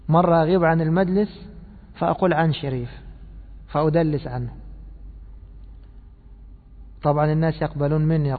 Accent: Egypt; وهذا مشهور عندنا في مصر، يكنون الولد بإيش؟ بأبيه.

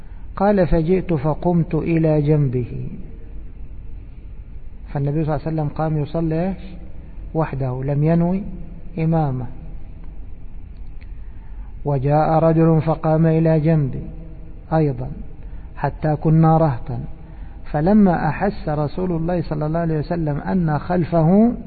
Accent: Egypt; وهي صورة مشهورة في بلادنا مصر

